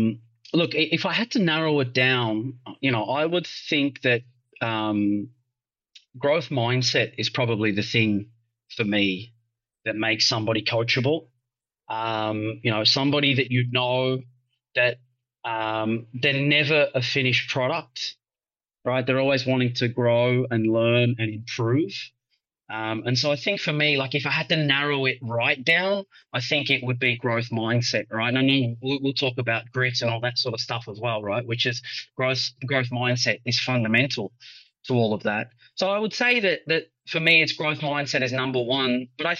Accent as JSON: {"language": "English", "country": "Australia", "moved": "as an adult", "lives_now": "Singapore", "said": "I'm an Aussie. I'm an expat living in Singapore now for 15 years."}